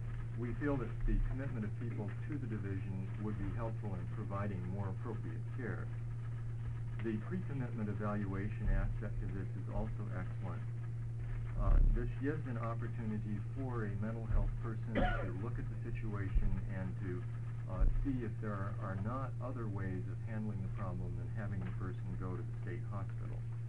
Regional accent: Portland, Oregon, United States; From Portland.

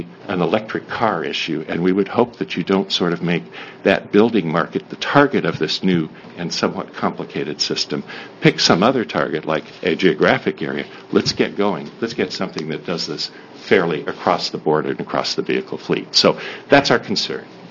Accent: Portland, Oregon, United States; I offer my hometown, the city of Portland.

